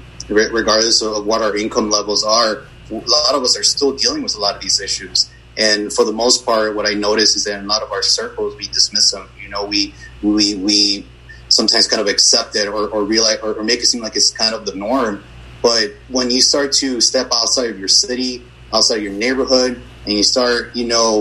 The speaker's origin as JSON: {"language": "English", "town": "Chicago", "region": "Illinois", "country": "United States", "said": "You know, I'm from Brighton Park, which is kind of a sleepy yet violent neighborhood. It's very different compared to, you know, Pilsen, Back of the Yards and other places."}